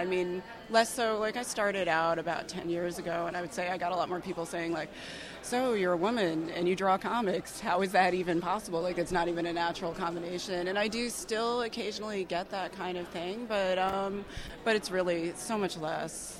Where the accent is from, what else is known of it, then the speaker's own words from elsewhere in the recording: New Jersey, United States; now in Pittsburgh, United States; I'm from New Jersey originally, and I've lived all over the country.